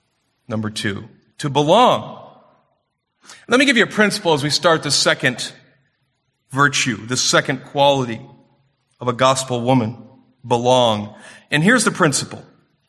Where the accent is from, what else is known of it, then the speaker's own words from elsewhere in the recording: Clarkston, Michigan, United States; It's like I say … of Clarkston. I grew up in Clarkston.